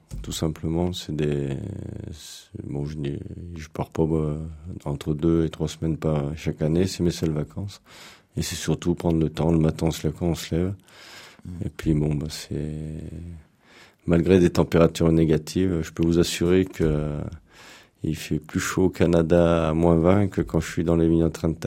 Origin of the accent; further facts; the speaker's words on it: Lyon, Auvergne-Rhône-Alpes, France; quand j'étais jeune de Lyon, on descendait nous à Grusson, on passait nos vacances.